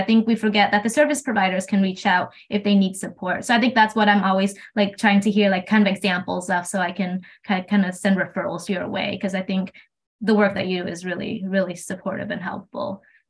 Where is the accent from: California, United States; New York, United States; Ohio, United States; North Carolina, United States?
California, United States; I think it's also because I'm from Marin County.